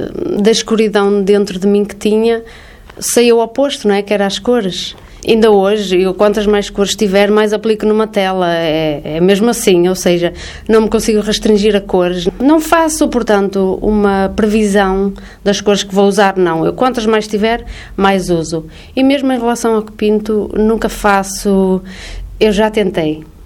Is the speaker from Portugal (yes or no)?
yes; Portugal; sou eu, sou portuguesa